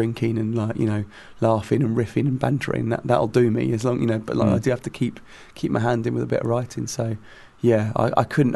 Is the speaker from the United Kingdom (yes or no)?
yes; England, United Kingdom; I think I'm English.